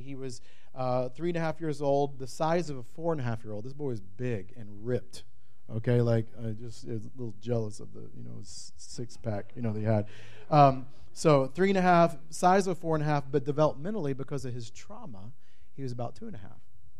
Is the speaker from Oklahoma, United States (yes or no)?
yes; Oklahoma, United States; I'm from God's country, Oklahoma.